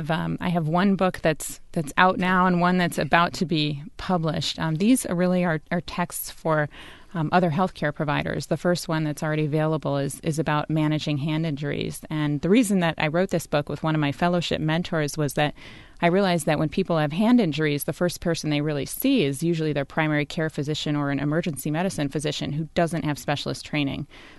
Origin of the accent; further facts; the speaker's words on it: Michigan, United States; also born or lived in Boston / Pittsburgh / New York City; I grew up in Michigan, and I went to the University of Michigan. But then after that, I did all of my training out of state. I was in Boston and Pittsburgh and New York City